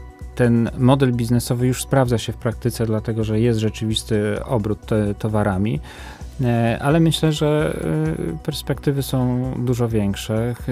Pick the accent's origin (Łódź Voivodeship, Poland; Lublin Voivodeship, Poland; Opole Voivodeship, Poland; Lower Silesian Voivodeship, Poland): Łódź Voivodeship, Poland; Łódź; Mam wielką nadzieję, jestem łodzianinem